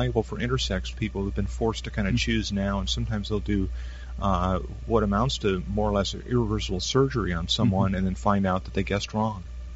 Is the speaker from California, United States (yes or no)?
yes; California, United States; born there; And thankfully, I was born in California.